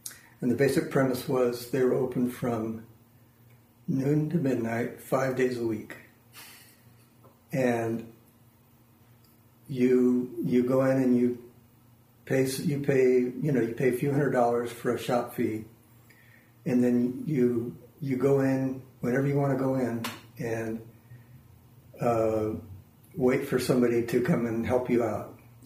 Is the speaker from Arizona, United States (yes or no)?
yes; Phoenix, Arizona, United States; Well, I grew up in Phoenix, which is where Roberto Venn is located.